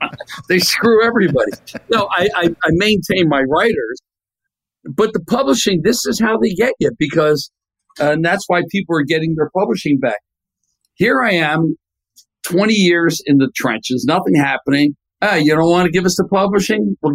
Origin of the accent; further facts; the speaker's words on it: Philadelphia, Pennsylvania, United States; I grew up in Philadelphia with American Bandstand.